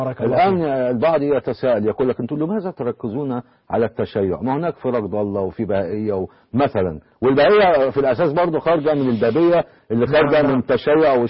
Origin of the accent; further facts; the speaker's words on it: Egypt; احنا عندنا بمصر